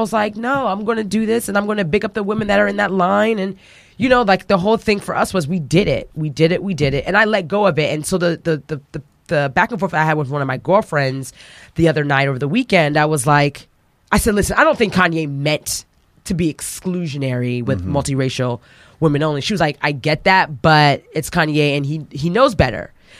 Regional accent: Trinidad & Tobago; I'm going to put down that I'm West Indian or from Trinidad and Tobago and American.

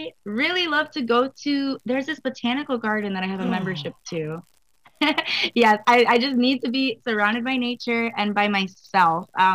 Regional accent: Tampa, Florida, United States; now in Miami, United States; right now I'm living in Miami, but I'm originally from Tampa.

